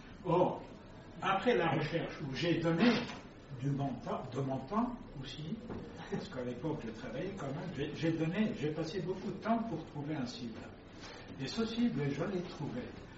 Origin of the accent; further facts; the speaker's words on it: Tunisia; mon pays d'origine, qui est la Tunisie